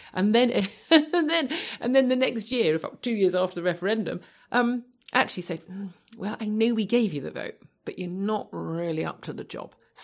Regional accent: Ireland; So I'm Irish, I'm allowed to take

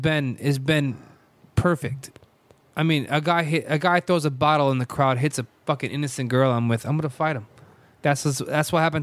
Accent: Manchester, Connecticut, United States; Manchester, I'm from Manchester.

